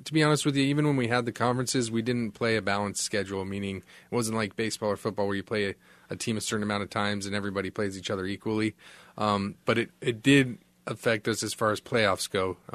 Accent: Colorado, United States; I grew up in Colorado and went to college in Colorado

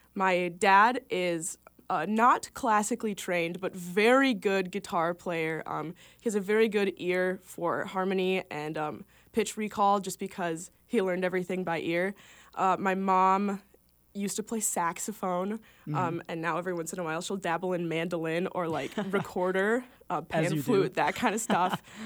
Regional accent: Savage, Minnesota, United States; now in Fargo-Moorhead, United States; So I am originally from Savage, Minnesota, which is a suburb in the South Metro, about 30 minutes away from the Twin Cities.

